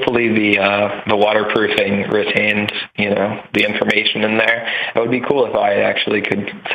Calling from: Baltimore, Maryland, United States; from Baltimore, Maryland.

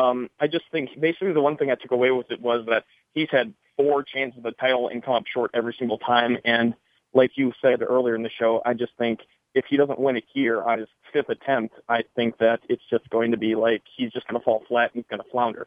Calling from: Wisconsin, United States; from Wisconsin.

